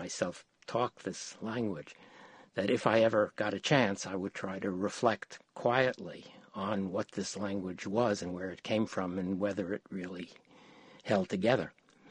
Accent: United States; And growing up in the United States, reading about the Nazis, as a Jew in the United States, reading about the Nazis

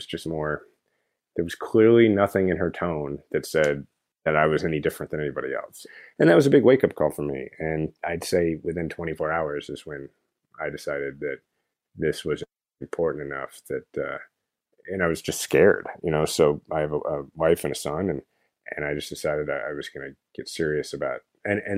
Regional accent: Kansas City, Missouri, United States; And like, I love my hometown. I'm a fifth generation Kansas Cityan

